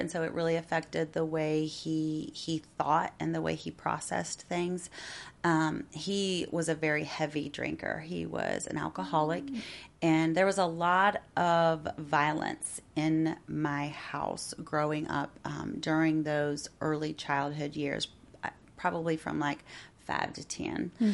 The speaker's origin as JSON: {"language": "English", "town": "Muncie", "region": "Indiana", "country": "United States", "said": "So I am originally from Indiana. Mm-hmm. I was born in Muncie, Indiana."}